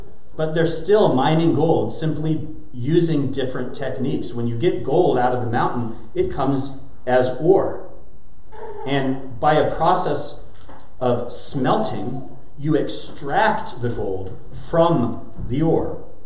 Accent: United States; This is where being American fails us so completely and so utterly. Because as Americans, we are taught that the thing to avoid above all else is being uncomfortable, experiencing pain, having hardship.

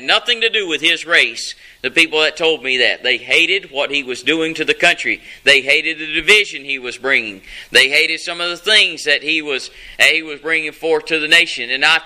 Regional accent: Hattiesburg, Mississippi, United States; If you listen to the news media, you'd think it was 8,000 people in my hometown of Hattiesburg.

